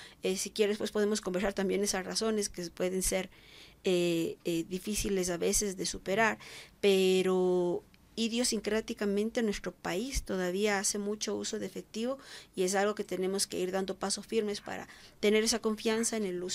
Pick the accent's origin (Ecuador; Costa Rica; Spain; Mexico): Ecuador; como ecuatoriano nos ha costado el recuperar la confianza en un sistema financiero